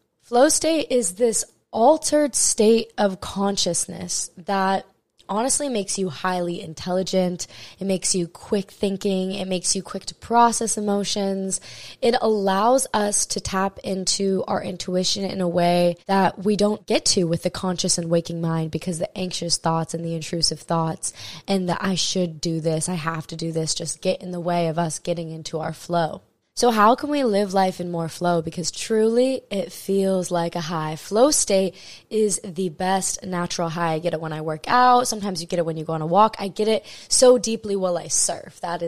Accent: Hawaii, United States; And if you don't know, I'm born and raised in Maui, Hawaii

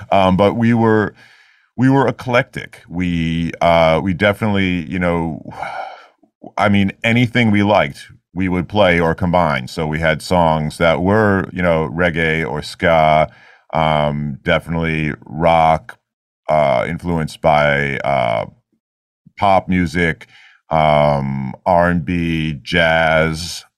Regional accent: New York City, New York, United States; Whereas by growing up in New York City, I mean, I lived in Queens, which is one of the boroughs of New York City, but I played a lot in Manhattan.

